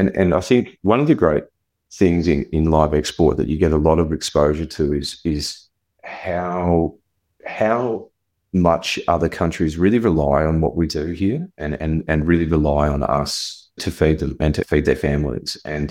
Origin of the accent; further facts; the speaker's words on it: Queensland, Australia; born there; But to me, I'm a Queenslander by birth